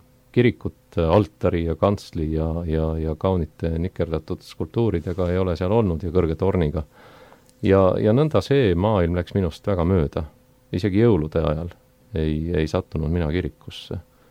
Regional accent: Saue, Harju County, Estonia; see kodu, milles mina olen kasvanud väikeses Saue linnas, tookord oli see küll Tallinna linna Leenini rajoon

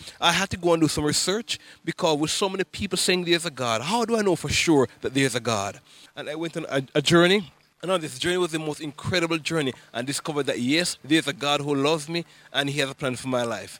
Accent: Jamaica; I grew up in Jamaica, small island, in a Christian home.

